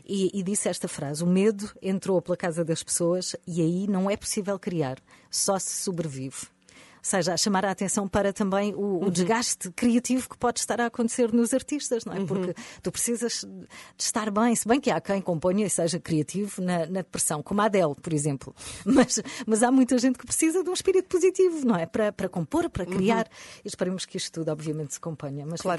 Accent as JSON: {"language": "Portuguese", "town": "Albufeira", "region": "Faro", "country": "Portugal", "said": "Eu sou lá perto, Albufeira."}